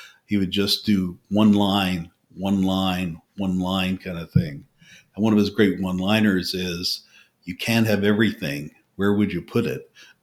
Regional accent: Newfoundland and Labrador, Canada; I come from Newfoundland

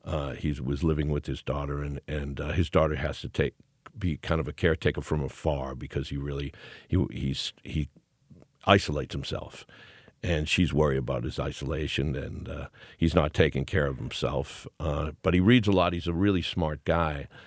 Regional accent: Boston, Massachusetts, United States

